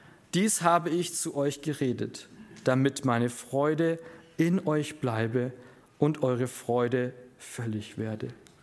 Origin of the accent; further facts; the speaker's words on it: Schwäbisch Hall, Baden-Württemberg, Germany; Und ich komme aus Schwäbisch Hall, aus einer Salzstadt.